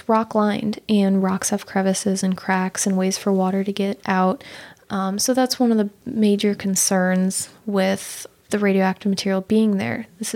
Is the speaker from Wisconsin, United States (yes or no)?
no; Maryland Heights, Missouri, United States; actually, I grew up in Maryland Heights, not too far from the landfill.